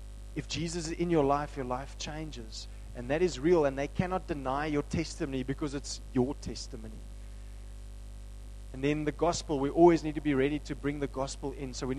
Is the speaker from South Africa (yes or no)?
yes; South Africa; Growing up in South Africa, there's a lot of church-going people, religious-type people.